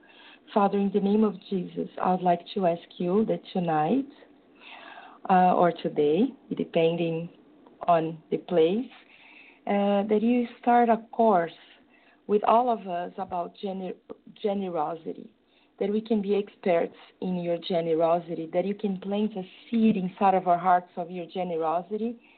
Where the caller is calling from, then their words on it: São Paulo, Brazil; From São Paulo in Brazil.